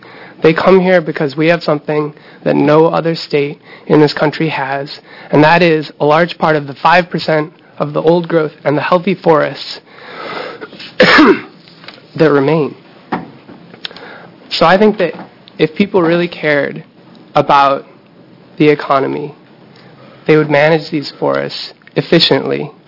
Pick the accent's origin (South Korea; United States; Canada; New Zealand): United States; Oregon; I'm from Clatsop County.